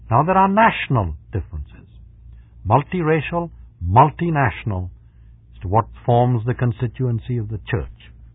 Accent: India; moved away as an adult; I came from India to go to college in England

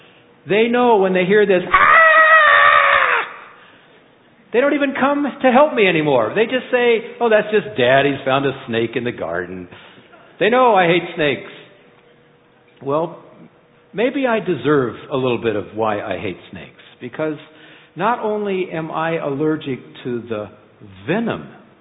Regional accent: the West, United States; And I grew up in the West where there are lots of rattlesnakes, diamondback rattlesnakes

